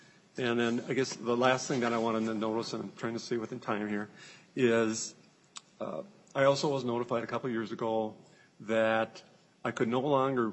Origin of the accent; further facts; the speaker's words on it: Crosby, Minnesota, United States; I'm 62 years old, and I'm from Crosby, Minnesota, and retired.